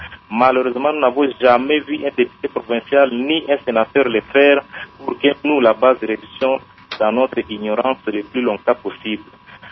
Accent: DR Congo; En tant que Congolais

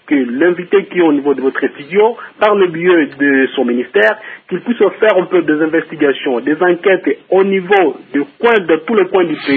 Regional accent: Uvira, South Kivu, DR Congo; notamment ici chez nous à Ouvira

